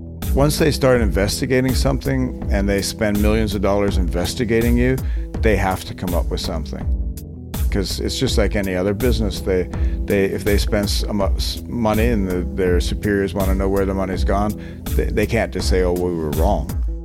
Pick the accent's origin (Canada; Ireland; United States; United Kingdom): Canada; I'm not American, by the way. I'm Canadian.